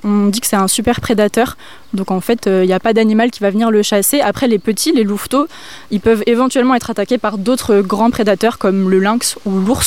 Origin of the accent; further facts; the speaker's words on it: Brittany, France; j'ai 23 ans, je viens d'Ille-et-Vilaine et je suis étudiante